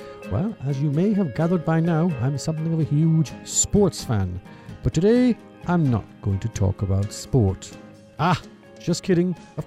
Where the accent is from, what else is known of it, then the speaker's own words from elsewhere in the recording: Ireland; As an Irishman, I have a particular interest in this episode